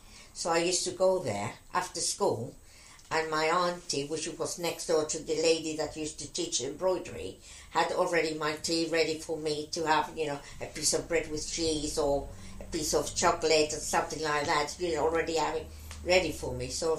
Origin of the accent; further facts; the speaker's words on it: Gibraltar; accent: Spanish; with my mum being Spanish, I used to talk in Spanish all the time. And I had my mum accent. So when I was in Gibraltar working in at Lipton's, you know, people would thought I was Spanish, you know, because I had my mum's accent.